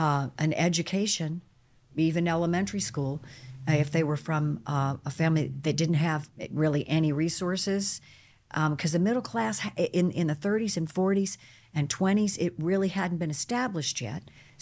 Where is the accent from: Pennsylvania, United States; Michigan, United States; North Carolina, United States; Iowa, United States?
North Carolina, United States; Charlotte; I was fortunately born into a stable and loving family. In 1961 in Charlotte, North Carolina